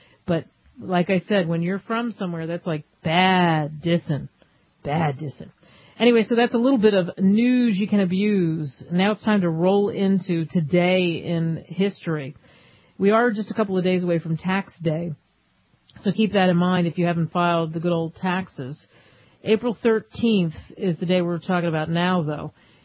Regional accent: Philadelphia, Pennsylvania, United States; I'm from Philly, and it's like me saying the best cheesesteak I ever had is from St. Louis or wherever.

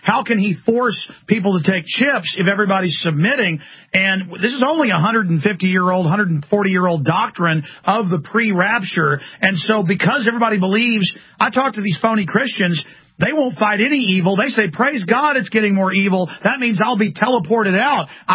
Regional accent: Dallas, Texas, United States; I grew up in Dallas and saw a lot of occult stuff, and it was like an occult empire.

